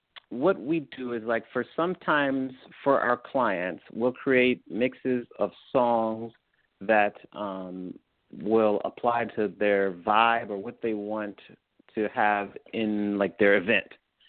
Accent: Washington, District of Columbia, United States; So I'm from the Washington, D.C. area

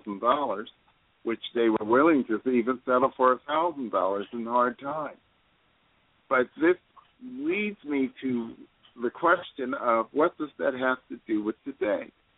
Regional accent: Newark, New Jersey, United States; You know that my roots are from the East Coast. I grew up in New Jersey. I watched the World Trade Center being built from the city of Newark, where I grew up. So I'm a New Yorker for most parts.

